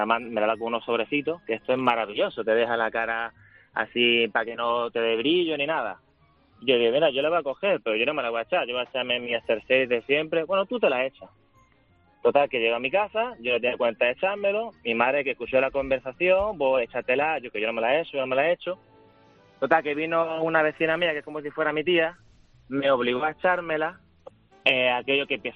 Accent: Regordo, Andalusia, Spain; yo soy de Regordo, aquí de un pueblo de Málaga

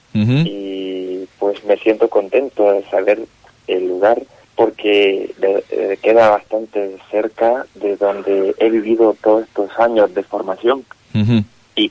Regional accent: Nicaragua; sí, de Nicaragua.

